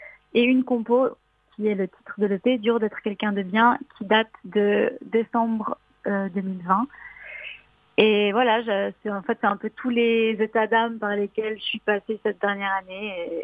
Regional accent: Fribourg, Switzerland; Alors, je suis chanteuse et je viens de Fribourg en Suisse.

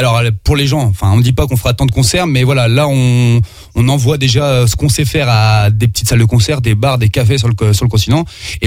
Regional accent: France; on est français et je pense qu'on a des choses à dire

